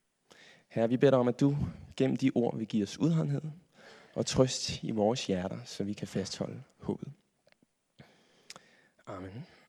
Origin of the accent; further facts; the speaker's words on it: Capital Region of Denmark, Denmark; now in Copenhagen, Denmark; og jeg er opvokset på Vestegnen med alt, hvad det rummer. Og nu bor jeg i København